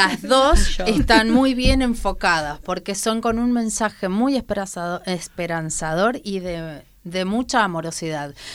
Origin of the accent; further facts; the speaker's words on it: El Prat de Llobregat, Catalonia, Spain; todos los habitantes de este mi pueblo, Almeullo Calmón, el Prat de Llobregat